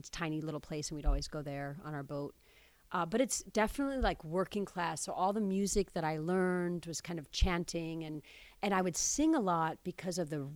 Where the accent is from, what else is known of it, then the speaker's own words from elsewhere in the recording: Sandusky, Ohio, United States; I was born in Sandusky, Ohio. I stayed there until I was in sixth grade and then moved to a little town next to it.